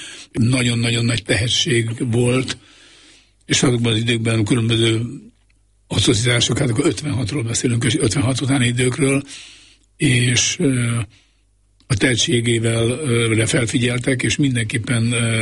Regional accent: Miskolc, Borsod-Abaúj-Zemplén, Hungary; én focit imádó családban nőttem föl. Eleven állok Vasgyárban, Miskolcon, ahol születtem

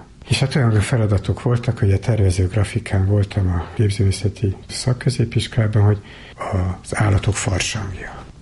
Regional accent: Tahitótfalu, Pest, Hungary; Utána decemberben kiállítottam Tahitót faluban. A szülőfalumban.

